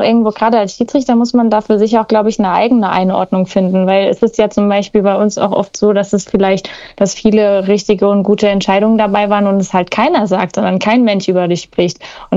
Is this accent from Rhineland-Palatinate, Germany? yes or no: yes; Gau-Odernheim, Rhineland-Palatinate, Germany; Ich komme ja aus Oder-Odernheim